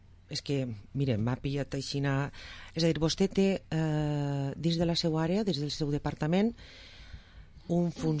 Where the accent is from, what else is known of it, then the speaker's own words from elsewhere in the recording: Vila-real, Valencian Community, Spain; jo sóc el ciutadà de Vila-real, pagues molts impostos